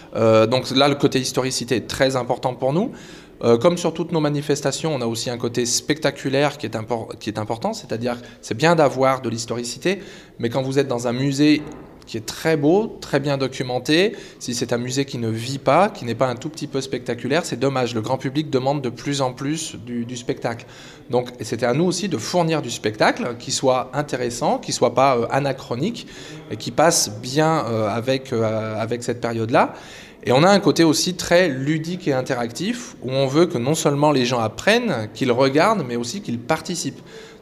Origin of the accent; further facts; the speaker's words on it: Hauts-de-France, France; Et tout simplement, on est du Nord, donc on a commencé par organiser des manifestations historiques dans le Nord.